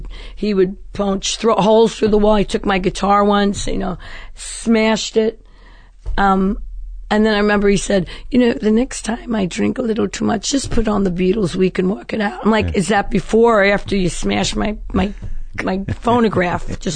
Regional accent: Brooklyn, New York, United States; I'm this kid from Brooklyn.

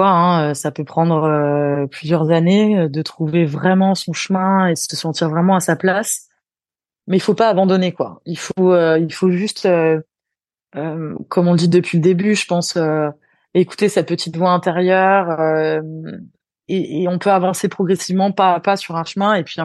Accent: Bourgogne-Franche-Comté, France; moi, j'ai grandi en Bourgogne, donc c'est une région plutôt rurale

